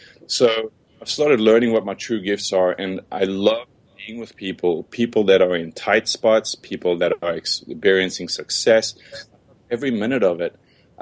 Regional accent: South Africa; moved away as an adult; I was born and raised in South Africa. I've been here for about 14 years. Arrived when I was 24.

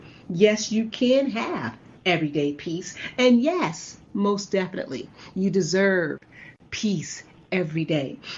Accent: Chicago, Illinois, United States

